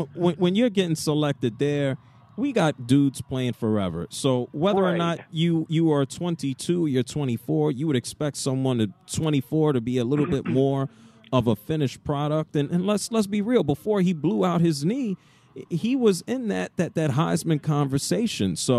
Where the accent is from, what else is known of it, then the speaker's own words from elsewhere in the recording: Atlanta, Georgia, United States; I mean, if I look at my hometown Falcons